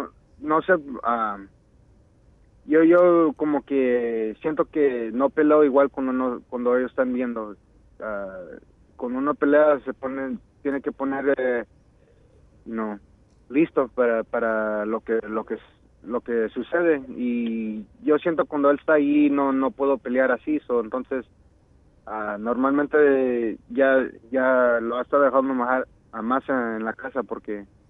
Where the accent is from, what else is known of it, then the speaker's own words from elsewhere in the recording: Mexico; now in California, United States; soy mexicano, mi papá es de Michoacán y mi mamá de Santa Fe, Sinaloa.